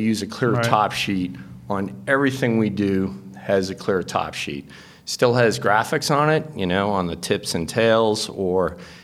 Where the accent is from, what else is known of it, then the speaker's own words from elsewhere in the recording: Franconia, New Hampshire, United States; So I grew up skiing up in Franconia, New Hampshire.